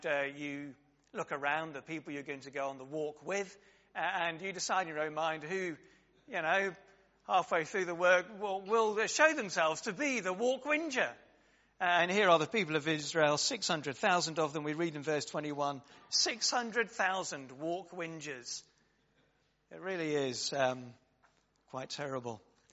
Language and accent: English; United Kingdom; It's our culture, that's what we do. That's just being British.